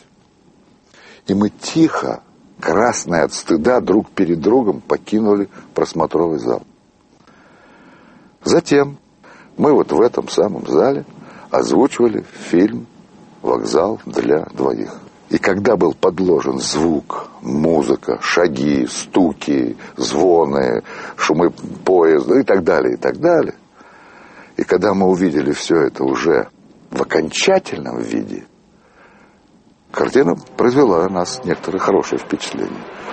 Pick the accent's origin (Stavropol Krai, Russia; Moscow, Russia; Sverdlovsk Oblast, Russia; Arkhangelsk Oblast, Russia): Moscow, Russia; О Ленинграде я, маленький москвич, слышал очень много.